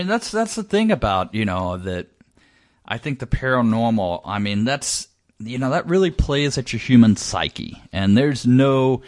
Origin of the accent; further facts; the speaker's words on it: the South, United States; this may just be a growing up in the South thing